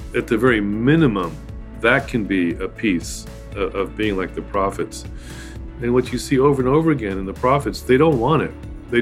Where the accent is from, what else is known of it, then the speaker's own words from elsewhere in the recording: Houston, Texas, United States; Well, my mother was Guatemalan. I was born and raised in Houston, and my family, my mother made a point of raising us bilingual and bicultural. So I grew up speaking Spanish